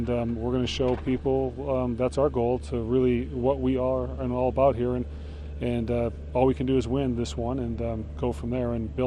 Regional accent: East Coast, United States; You know, I'm from the East Coast, so I've seen it all the time on all sports, not just football.

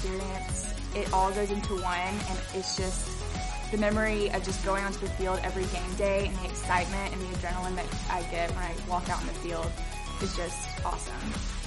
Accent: Jackson, Tennessee, United States; I'm from Jackson, Tennessee, and this is my second year.

